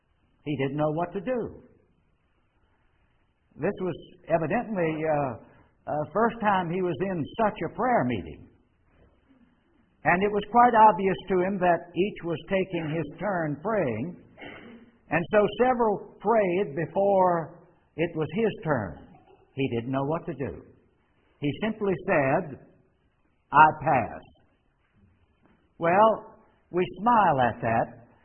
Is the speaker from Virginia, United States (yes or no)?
yes; Richmond, Virginia, United States; We attended the chapel there in Richmond, Virginia, my hometown